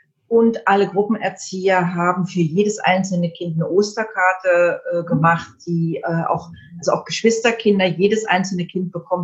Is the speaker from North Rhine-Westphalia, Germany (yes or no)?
no; Berlin, Germany; ich komme aus Berlin.